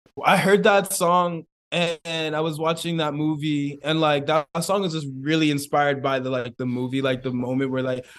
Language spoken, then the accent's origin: English; Wilkinsburg, Pennsylvania, United States; Like I come from Wilkinsburg, Pennsylvania, and I got cool, you know?